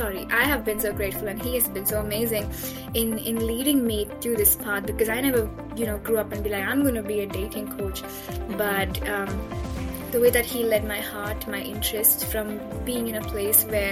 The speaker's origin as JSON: {"language": "English", "town": "Mumbai", "region": "Maharashtra", "country": "India", "second_language": "English", "said": "I come from Mumbai, India. So I'm passionately Catholic."}